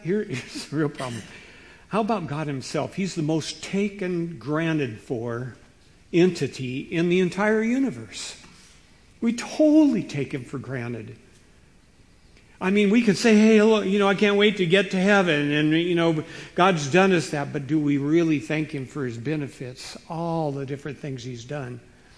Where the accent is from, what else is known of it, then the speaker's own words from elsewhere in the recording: Seattle, Washington, United States; I remember I was raised in Seattle, and Seattle is full of Norwegians, Swedes, Germans, especially in the fishing industry.